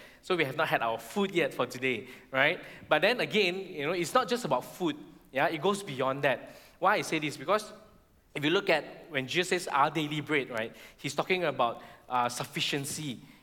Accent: Malaysia; who I am as a Malaysian.

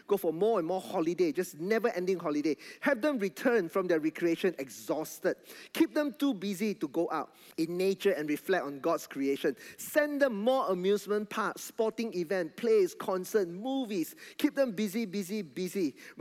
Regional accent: Alor Setar, Kedah, Malaysia; So right after the sharing, I went to her and I said, thank you so much. I said, I am from Alostar. When I introduced myself from Alostar, she looked at me shocked.

